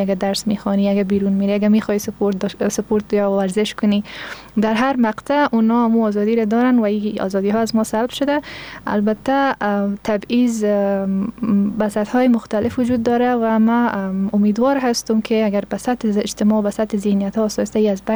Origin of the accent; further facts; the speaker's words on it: Afghanistan; چون هرچی نباشه ما افغان هستیم